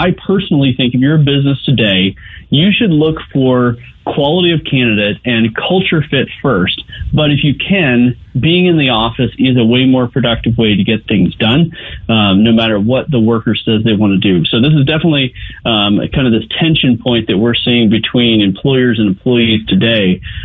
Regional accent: California, United States; moved away; But I grew up in California, but I married a Texas gal, and so she's like, you need to wear cowboy boots.

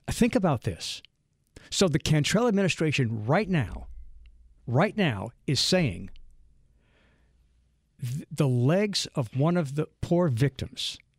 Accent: New Orleans, Louisiana, United States; You know I love New Orleans. This is my hometown.

